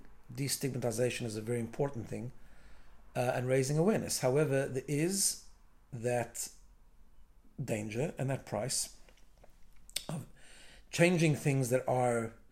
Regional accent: South Africa; So when I got married, just to a point, I grew up in South Africa

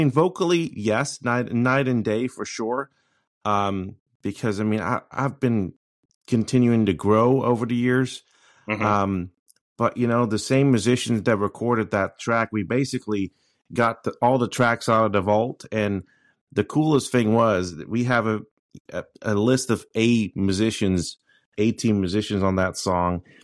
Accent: Rotterdam, South Holland, Netherlands; moved away as an adult; I was born and raised in Rotterdam and proud of it.

